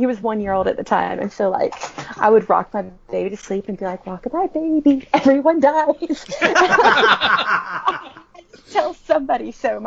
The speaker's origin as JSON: {"language": "English", "region": "the South", "country": "United States", "said": "I'm from the South, but not that South."}